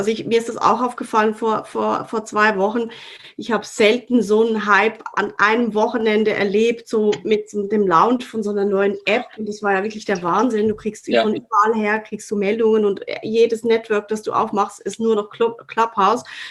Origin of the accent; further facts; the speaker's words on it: Switzerland; Eine letzte Frage, die ist fast für mich als Schweizerin obligatorisch.